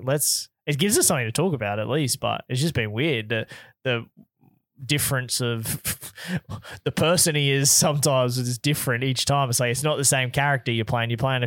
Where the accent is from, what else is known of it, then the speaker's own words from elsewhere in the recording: Australia; And as much as I don't want, like, as an Australian, I want … to win, right?